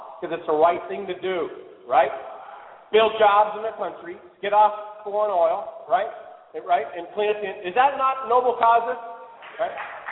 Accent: Canada; now in United States; I'm Canadian. I'm a U.S. now because I'm a dual citizen. I had to become a U.S. citizen to take a company public.

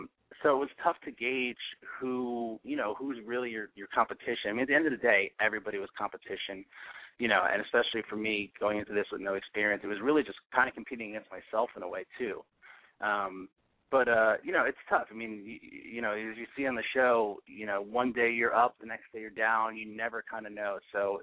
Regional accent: East Coast, United States; And you know, when I go back east, I'm from the East Coast originally

